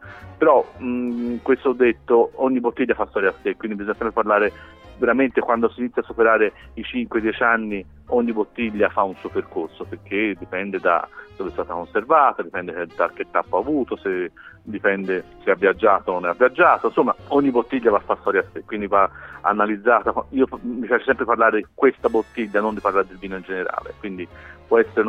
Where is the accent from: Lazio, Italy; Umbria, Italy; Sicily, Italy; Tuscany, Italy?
Tuscany, Italy; da toscani siamo di per natura mercanti